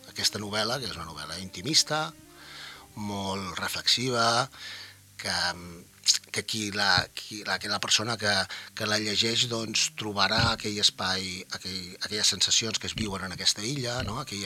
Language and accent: Catalan; Catalonia, Spain; now in Formentera, Spain; Jo vinc també de la Costa Brava, vinc d'altres indrets